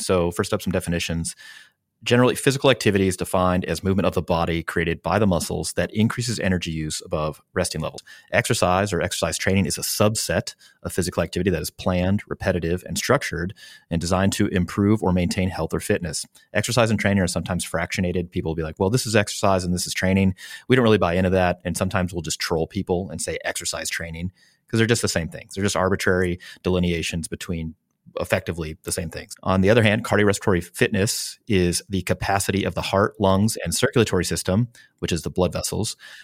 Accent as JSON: {"language": "English", "region": "Midwest", "country": "United States", "said": "only because, again, I'm from the Midwest."}